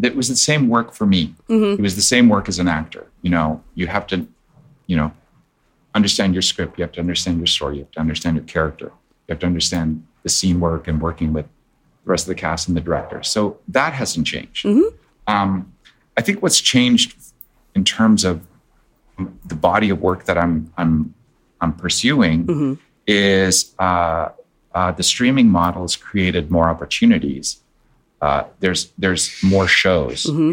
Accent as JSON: {"language": "English", "region": "Saskatchewan", "country": "Canada", "tie": "born or raised there", "said": "at my age growing up in Saskatchewan."}